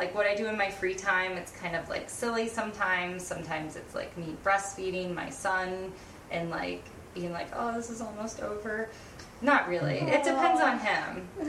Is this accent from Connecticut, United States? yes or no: no; Erie, Pennsylvania, United States; So I'm from Erie, Pennsylvania, where we get tons of snow.